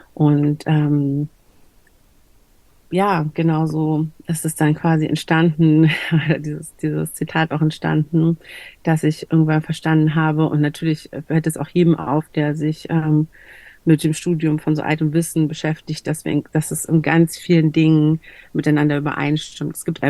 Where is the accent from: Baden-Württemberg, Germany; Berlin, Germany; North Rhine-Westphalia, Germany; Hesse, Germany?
Berlin, Germany; ich komme aus Berlin, ich bin Deutsche